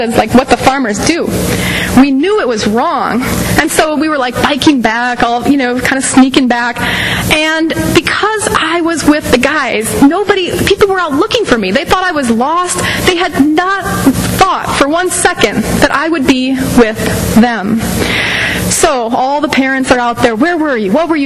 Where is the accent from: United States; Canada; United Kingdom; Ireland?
United States; South Dakota; So I grew up in South Dakota, so I don't think anybody here today knew me when I was young.